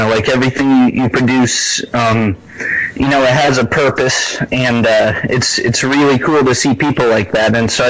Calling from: Florida, United States; Good. Hi, I'm from Florida. Central Florida.

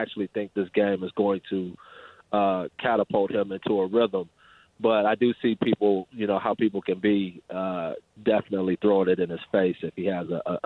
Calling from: Los Angeles, California, United States; I'm calling from Los Angeles.

